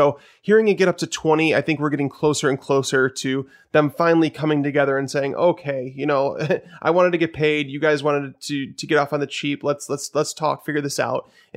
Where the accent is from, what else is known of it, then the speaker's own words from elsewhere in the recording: Chicago, Illinois, United States; But with that being said, I'm from Chicago.